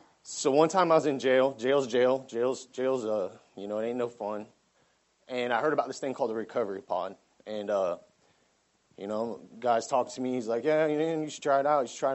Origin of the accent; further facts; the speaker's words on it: Bradenton, Florida, United States; I'm right here from Bradenton, Florida. I'm 30 years old.